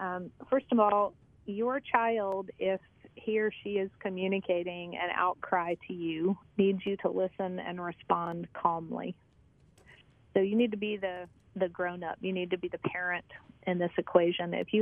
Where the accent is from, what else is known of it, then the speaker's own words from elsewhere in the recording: Fort Worth, Texas, United States; I'm from Fort Worth, not Houston.